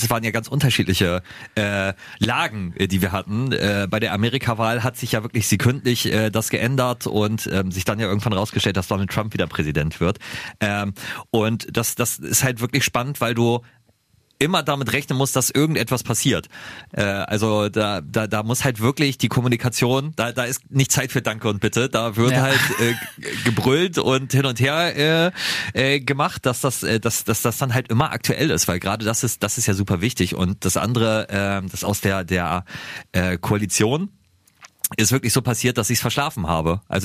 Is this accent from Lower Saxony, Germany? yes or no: yes; Lower Saxony, Germany; ich komme aus dem Landkreis Cuxhaven